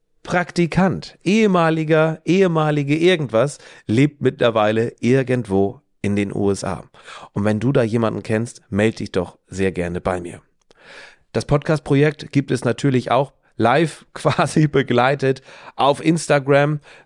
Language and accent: German; Schleswig-Holstein, Germany; weil ich möchte meiner Heimat Schleswig-Holstein nicht den Rücken kehren